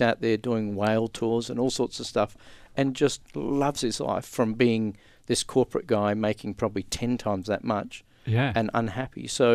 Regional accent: Western Australia, Australia; I grew up in the Pilbara, so I loved getting out in the bush and exploring

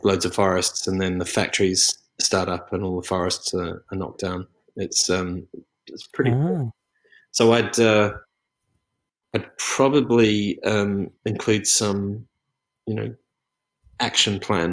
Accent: New Zealand; I mean, I grew up in New Zealand, so I'm. What can I say? I'm familiar with the smell of it.

